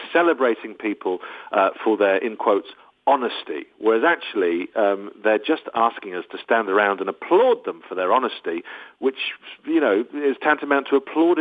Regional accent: United Kingdom; I am very British.

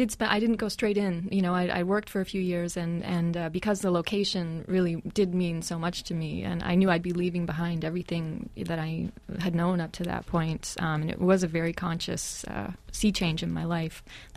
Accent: Canada; now in United States; I am Canadian

